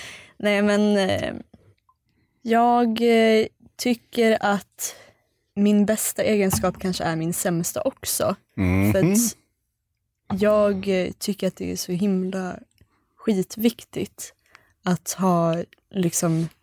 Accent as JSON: {"language": "Swedish", "country": "Sweden", "said": "för att vi är svenskar och svenskar är lite..."}